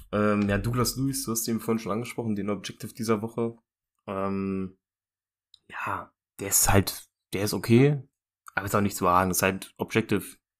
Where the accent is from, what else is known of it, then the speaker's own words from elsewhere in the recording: Germany; Wahrscheinlich, weil wir als Deutsche eher die Euroleague-Spiele von Liverpool sind als die Premier League-Spiele.